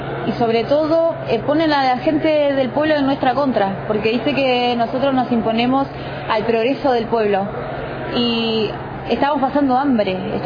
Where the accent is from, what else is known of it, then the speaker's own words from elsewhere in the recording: El Maitén, Chubut, Argentina; yo vengo de Chubut, allá al noroeste de Chubut, se llama un pueblito, el Maitén, un pueblito muy chiquitito. Yo vengo de una comunidad mapuche autónoma, vivimos al pie del Cerro León, más llamado Cerro Azul.